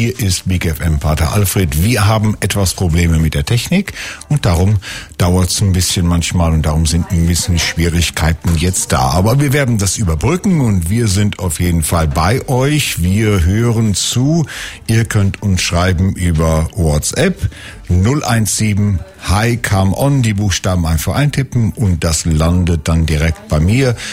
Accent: Northern Germany, Germany; Wir sagen in Norddeutschland, ich bin ja Norddeutscher, Maibülkes.

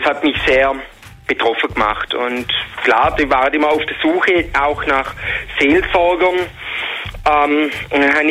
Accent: Rottweil, Baden-Württemberg, Germany; Also ich wohne in Rottweil, ich bin gebürtig aus Rottweil, wohne da, aber der Bischof hat mich ins obere Schlichemtal geschickt.

